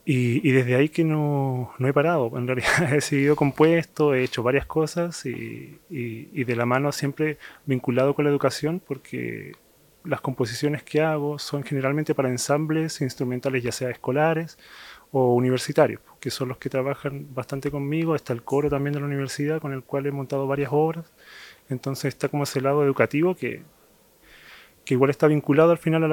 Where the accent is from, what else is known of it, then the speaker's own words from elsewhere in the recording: Maullín, Los Lagos, Chile; yo soy de Maullín, nací en Maullín.